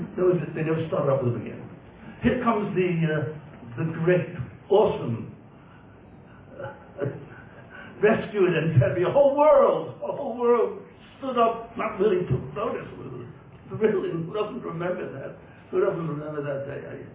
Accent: Williamsburg, New York, United States; I was born and raised in Williamsburg. My father was known as the resident Zionist of Williamsburg.

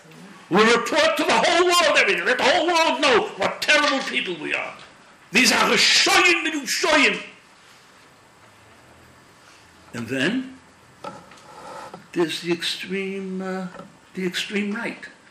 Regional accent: Williamsburg, New York, United States; born there; he finds out that I was born in Williamsburg.

